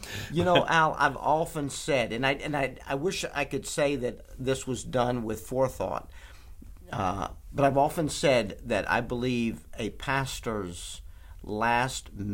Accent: United States; Again, because I'm American, she's Canadian.

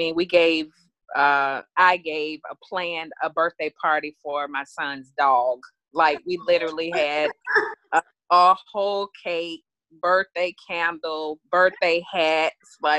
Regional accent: Atlanta, Georgia, United States; I was born and raised in Atlanta. home is where the heart is, although I live in Florida.

